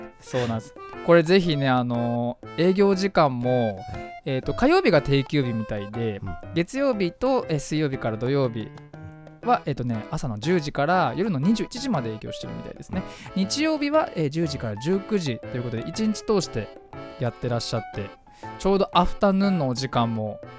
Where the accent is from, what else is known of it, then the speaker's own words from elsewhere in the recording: Fujisawa, Kanagawa, Japan; この番組は藤沢出身の俳優タレントとして活動する私